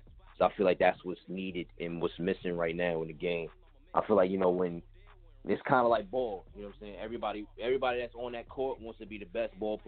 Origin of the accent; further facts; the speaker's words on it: Bronx, New York, United States; now in Tampa, United States; I'm originally from the Bronx, New York. And I, you know, of course, like you said, I live out here in Tampa now